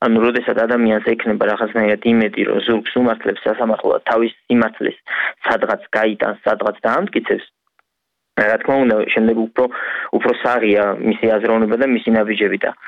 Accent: Rustavi, Kvemo Kartli, Georgia; მე რუსთავოზე გავიზარდე, რუსთავოზე ვცხოვრობ

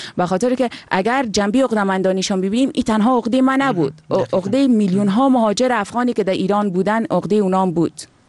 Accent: Afghanistan; امروز ما در وطنم آمدیم

